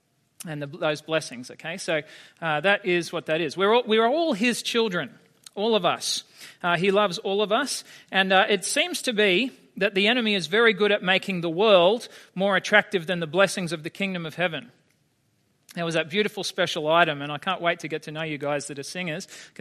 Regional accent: Queensland, Australia; also born or lived in Sydney; I grew up in South Queensland. I was born in Sydney, but grew up in South Queensland.

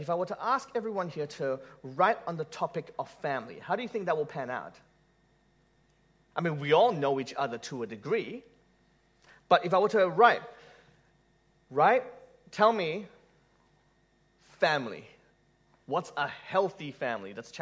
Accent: Malaysia; now in Australia; where I grew up in Malaysia had plenty of street food, but in Australia we don't?

